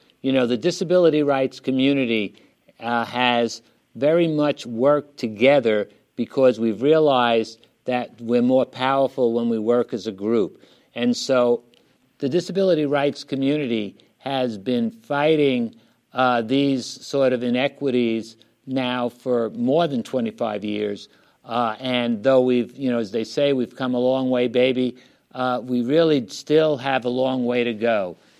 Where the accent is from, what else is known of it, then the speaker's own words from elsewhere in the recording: New York City, New York, United States; I kid around a lot that I'm from the South, but it's the South Bronx.